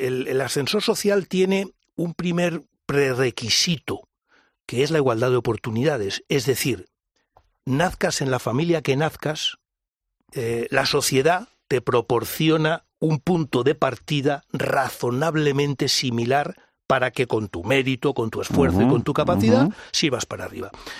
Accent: Spain; como ciudadano español, me da vergüenza

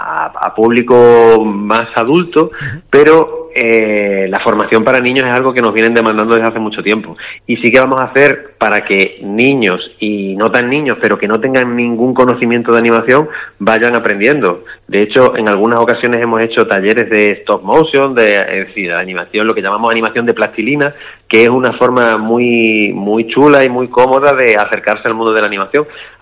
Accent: Almendralejo, Extremadura, Spain; yo siempre llevo el nombre de mi pueblo a mucho honor por todo el mundo, pero es que creo que es necesario que la gente identifique el nombre de Almendralejo

